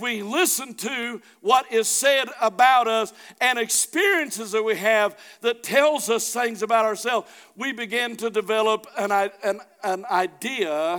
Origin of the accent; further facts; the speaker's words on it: Hollister, United States; I grew up 10 miles south of her. She was raised up here. I was raised in Hollister.